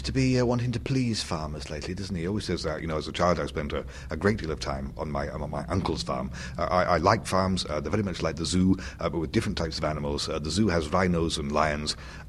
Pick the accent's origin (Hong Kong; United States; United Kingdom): United Kingdom; North West England; Well, I come from Lancashire, which is the potato capital of Europe, I believe.